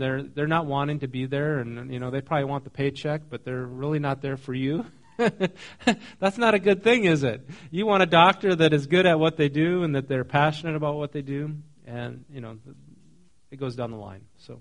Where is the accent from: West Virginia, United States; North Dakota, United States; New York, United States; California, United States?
North Dakota, United States; Nebraska, I grew up in North Dakota.